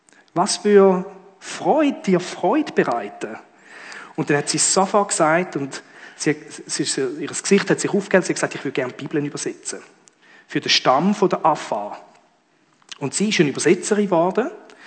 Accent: Djibouti; Ich bin in Afrika aufgewachsen

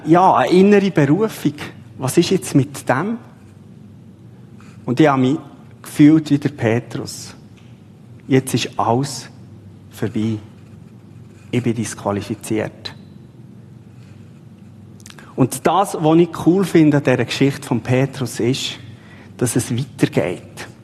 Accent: Bern, Switzerland; now in Thurgau, Switzerland; Ich als Berner im Thurgau. Also, da fällt man auf mit einer anderen Sprache.

